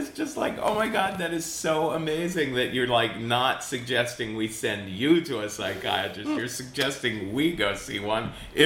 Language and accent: English; Cincinnati, Ohio, United States; So I grew up in Cincinnati, Ohio, which is very Republican.